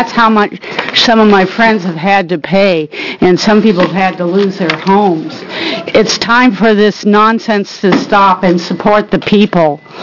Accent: La Pine, Oregon, United States; I'm from Lapine, Oregon.

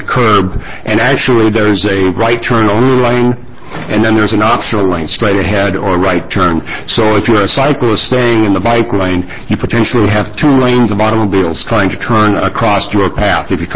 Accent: Keizer, Oregon, United States; Actually, I'm from Kaiser. I ride into Salem fairly frequently.

